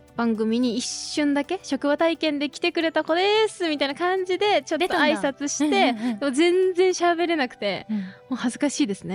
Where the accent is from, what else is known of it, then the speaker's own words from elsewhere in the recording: Niigata, Japan; そうなんです、新潟なので